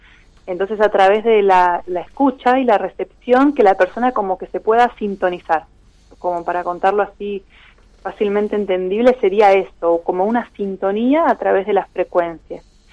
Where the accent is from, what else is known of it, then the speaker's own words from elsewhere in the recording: El Chaltén, Santa Cruz, Argentina; Por mi territorio que es Santa Cruz y sobre todo la cordillera. Entonces, yo soy de Chaltén